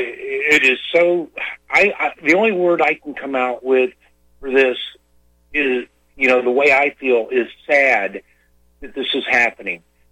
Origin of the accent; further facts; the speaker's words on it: the South, United States; born there; And yet I was born in the South, and there's a lot of things about the old South that I dearly love.